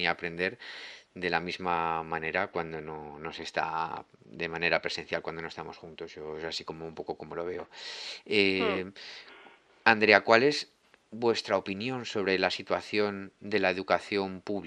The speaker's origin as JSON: {"language": "Spanish", "town": "Leganés", "region": "Community of Madrid", "country": "Spain", "said": "en el caso de donde te llamamos, somos de Leganés, somos de la Comunidad de Madrid"}